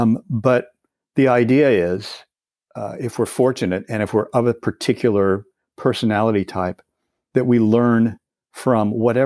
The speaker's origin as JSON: {"language": "English", "town": "Kansas City", "region": "Missouri", "country": "United States", "tie": "born or raised there", "said": "And then a few years later, they came to my hometown of Kansas City, and my parents, God bless them, took my brother and I to see"}